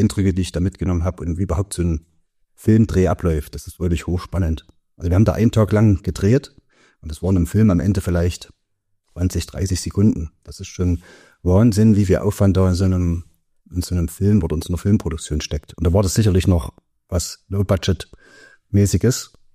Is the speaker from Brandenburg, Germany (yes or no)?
no; Saxony, Germany; accent: Erzgebirgisch; Ich spreche ja gar nicht so extrem erzgebirgisch. Ich verstehe das super und ich denke, wenn ich am Stammtisch sitze oder wenn wir mit der Familie zusammen sind, dann redet man auch einfach erzgebirgisch.